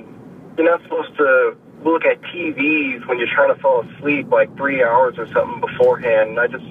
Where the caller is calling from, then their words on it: Florida, United States; Hey, I'm calling from Florida.